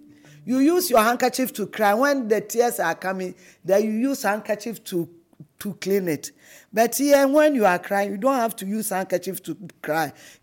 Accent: Kumasi, Ashanti, Ghana; also born or lived in Volta; A very nice village in the Volta region called Achiavi, that's where I'm from. But I was born and bred in Ashanti region, that is Kumasi. I'm 58 years old, a widow with three children.

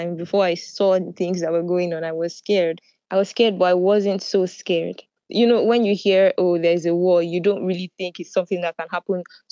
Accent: Nigeria; And I'm from Nigeria, right? Sometimes, you know, we run out of cash at the ATM.

